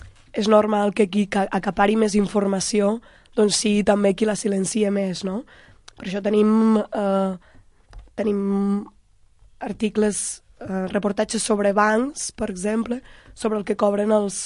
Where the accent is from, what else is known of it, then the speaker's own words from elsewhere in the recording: Linyola, Catalonia, Spain; ja que sóc de Linyola